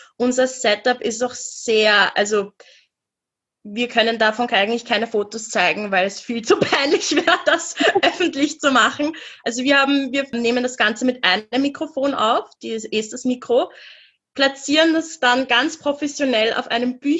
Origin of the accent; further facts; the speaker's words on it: Vienna, Austria; Wir beide, wir sind in Wien aufgewachsen, also du auch in Budapest, aber wir sind in Wien aufgewachsen. Wir haben uns an der Uni Wien kennengelernt